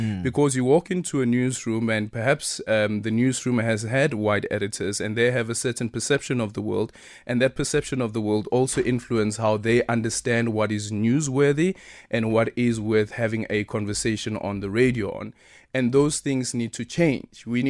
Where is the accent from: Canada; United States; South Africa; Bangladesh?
South Africa